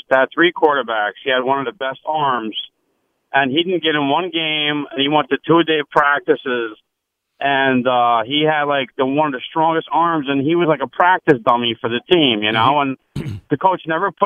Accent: Carmel, New York, United States; I'm from Carmel, New York.

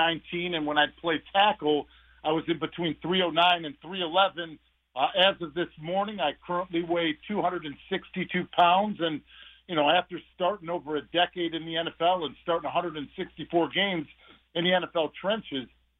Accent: Chicago, Illinois, United States; I always love talking to the people back home in my hometown of Chicago, as always.

